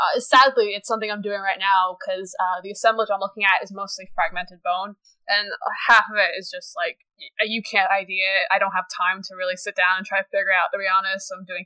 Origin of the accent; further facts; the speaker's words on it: New York, United States; I'm sorry. I'm just person. I am from New York.